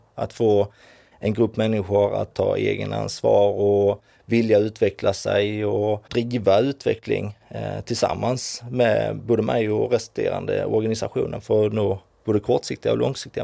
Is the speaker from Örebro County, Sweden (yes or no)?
no; Järsås, Skåne, Sweden; Jag växte upp i en liten by utanför Sibbhult som heter Järsås. Ja, inte ens i Järsås utan någonstans mellan Järsås och Sibbhult. Så där började den stora resan på en liten gård alla Bullerbyn.